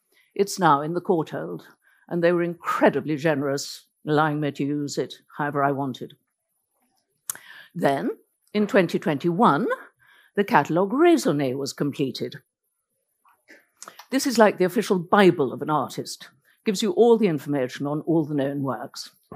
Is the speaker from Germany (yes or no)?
no; Norway; first language Norwegian; English is a second language; Norwegian is my mother tongue, so I can read both languages.